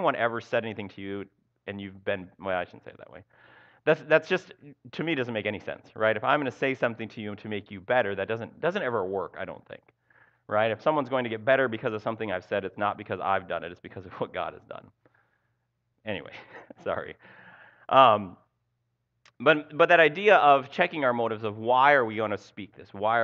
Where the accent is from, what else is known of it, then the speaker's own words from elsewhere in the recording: Minnesota, United States; Minnesota, where I'm from, even just saying Minnesota, you know I'm from Minnesota. But Minnesota is just even worse, just trust me.